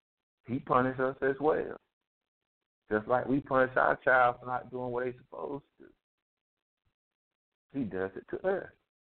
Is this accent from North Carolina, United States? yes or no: yes; Rocky Mount, North Carolina, United States; This young girl from my hometown, Rocket Mount